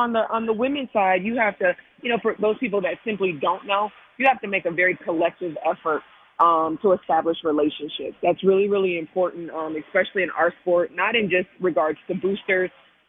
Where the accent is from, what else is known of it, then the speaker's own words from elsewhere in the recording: Milwaukee, Wisconsin, United States; we've got a very active chapter in Milwaukee, my hometown, and that's 50 miles up the road.